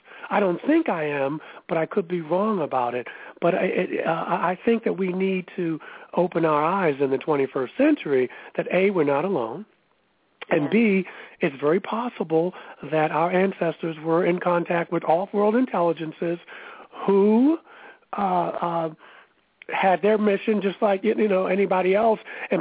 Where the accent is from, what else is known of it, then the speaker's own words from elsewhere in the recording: Baltimore, Maryland, United States; I'm of Cherokee, African, and British descent. I grew up in Baltimore, Maryland, to parents who were American Baptist